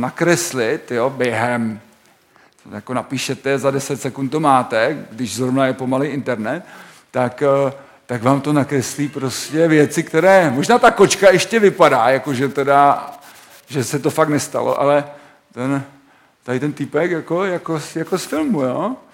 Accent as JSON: {"language": "Czech", "town": "Ostrava", "region": "Moravian-Silesian Region", "country": "Czechia", "lives_now": "Sezimovo Ústí, Czechia", "said": "jsem původně Ostravák, asi to uslyšíte z mého krátkého zobaku. Ale už 8 let žiju v Sezimově Ústí"}